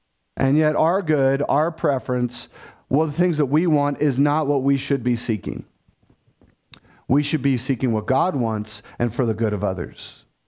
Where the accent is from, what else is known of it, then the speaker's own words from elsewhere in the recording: United States; we as the American people are so individualistic